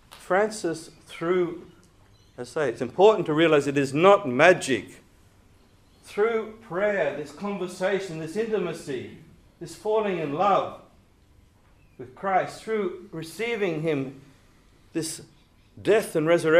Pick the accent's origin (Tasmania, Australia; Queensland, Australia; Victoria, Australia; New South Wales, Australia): Queensland, Australia; Brisbane; I grew up in Brisbane, and I'm not a Queenslander anymore.